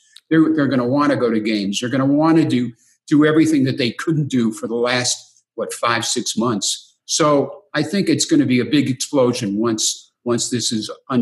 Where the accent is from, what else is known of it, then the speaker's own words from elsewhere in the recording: Detroit, Michigan, United States; So we were a lower middle class family growing up in Detroit, in the city.